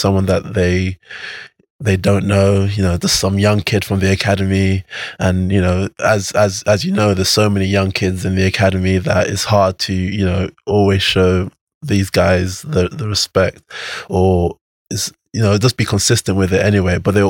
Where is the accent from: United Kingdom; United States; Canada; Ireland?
United Kingdom; London; Yeah, I grew up in North London. I've never lived in Nigeria.